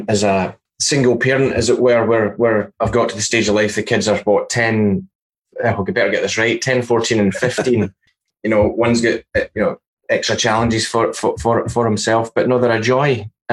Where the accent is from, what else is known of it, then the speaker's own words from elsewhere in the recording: Wishaw, Scotland, United Kingdom; But I grew up in Wishaw, John, as you'll know, and went to school there.